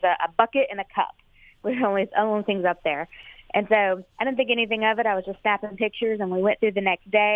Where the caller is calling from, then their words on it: Suffolk, Virginia, United States; Suffolk, Virginia.